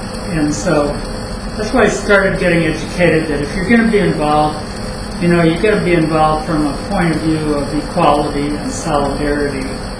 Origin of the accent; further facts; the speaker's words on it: Cleveland, Ohio, United States; I grew up in Cleveland, Ohio, in a wealthy suburb, went to a private boys school, all the privileges in the world